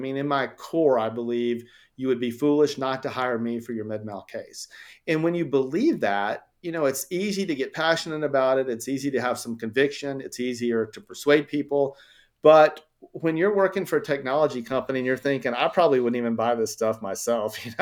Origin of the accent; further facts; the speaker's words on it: Columbus, Georgia, United States; my congressman I'm from Columbus, Georgia. My congressman had a staff opening.